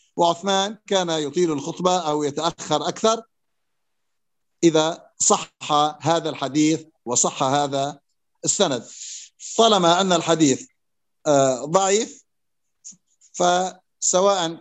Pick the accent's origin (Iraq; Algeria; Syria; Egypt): Syria; نحن عندنا بسوريا مثلا الأذان الرسمي